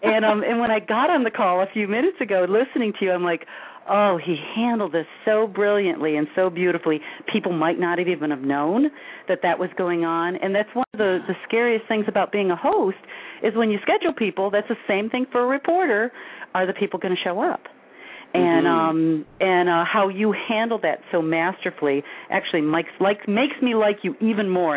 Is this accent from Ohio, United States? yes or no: no; Detroit, Michigan, United States; Well, hey, I'm in Motor City. I'm from Detroit. I'm in Detroit.